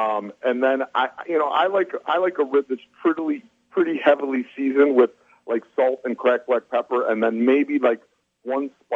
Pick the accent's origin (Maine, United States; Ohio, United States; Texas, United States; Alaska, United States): Ohio, United States; Cleveland; For me, I was born and raised in Cleveland.